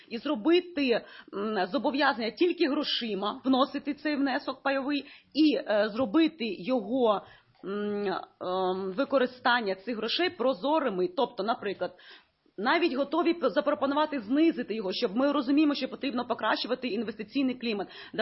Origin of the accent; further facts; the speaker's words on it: Kyiv, Ukraine; Це те, що я особисто вам можу сказати, як киянка, те, що я бачу.